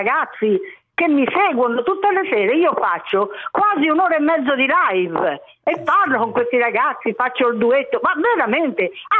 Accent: Florence, Tuscany, Italy; perché sono fiorentina

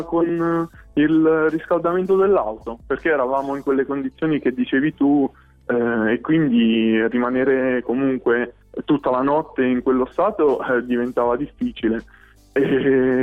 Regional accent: Monte San Giovanni Campano, Lazio, Italy; now in Pesaro, Italy; Io originario sono di un piccolo paesino in provincia di Frosinone, si chiama Monte San Giovanni Campano

